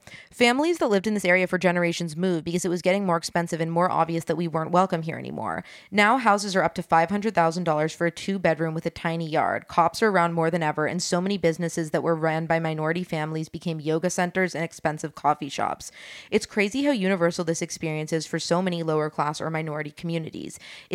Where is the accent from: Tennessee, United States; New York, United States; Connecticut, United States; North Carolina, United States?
New York, United States; New York City; I was born and raised in New York City, the daughter of a single mother who worked in early childhood education.